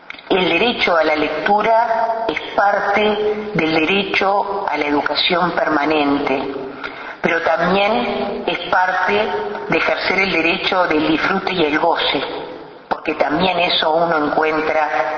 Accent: Uruguay; lo que somos los uruguayos y las uruguayas

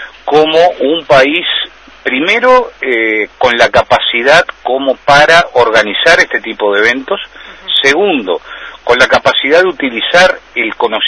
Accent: Uruguay; somos todos los uruguayos

